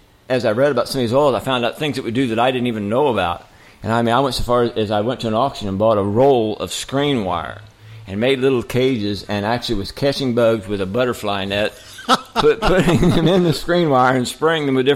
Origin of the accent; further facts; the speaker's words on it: Mulberry Grove, Illinois, United States; moved away as an adult; also born or lived in Texas; I was raised in Mulberry Grove and went all through school there, and I'd lived there for several years after that.